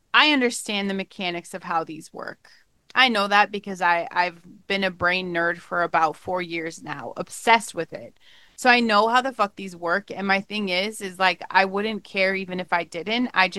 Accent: Colorado, United States; now in Michigan, United States; If you guys don't know anything about Michigan, because I'm from Colorado, so it's kind of a desert, right?

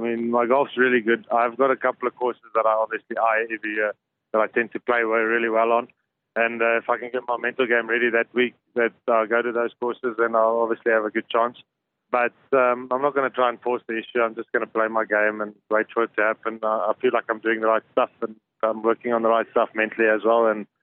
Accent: Pretoria, Gauteng, South Africa; obviously growing up in Pretoria, not the other cities

